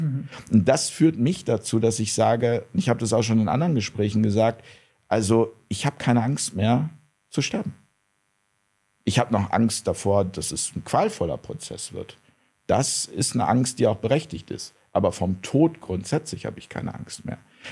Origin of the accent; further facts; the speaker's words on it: Hamburg, Germany; Also ich komme ja aus Hamburg, da wird es auch immer mehr.